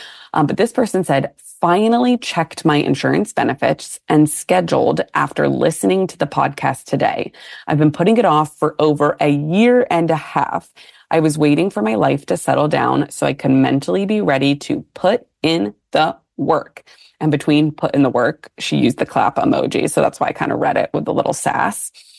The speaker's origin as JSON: {"language": "English", "region": "Northeast", "country": "United States", "said": "I am from the Northeast."}